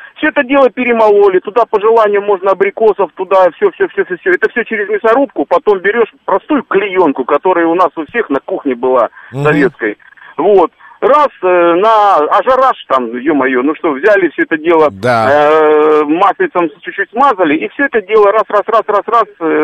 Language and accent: Russian; Tashkent Region, Uzbekistan; вот в Узбекистане, где я вырос, в Ташкентской области